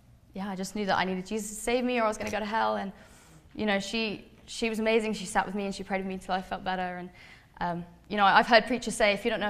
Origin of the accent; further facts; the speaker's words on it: England, United Kingdom; I'm from England. I live about an hour north of London, because I think that's kind of the only place most people know is in England. I was raised in a Christian home with 8 siblings